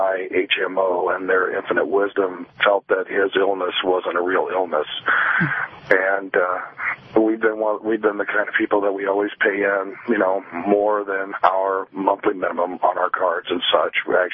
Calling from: Riverview, Michigan, United States; Hey, Pete. I'm calling from Riverview.

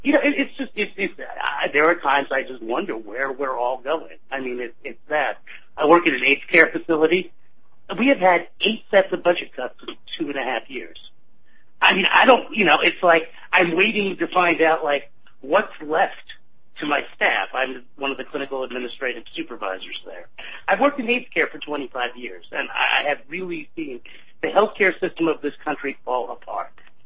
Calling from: Astoria, New York, United States; from Astoria, Queens.

